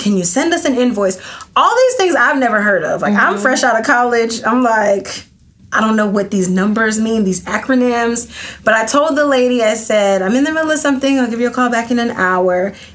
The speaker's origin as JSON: {"language": "English", "town": "Atlanta", "region": "Georgia", "country": "United States", "said": "And so I moved from Athens to Atlanta, which I'm originally from, and got an apartment"}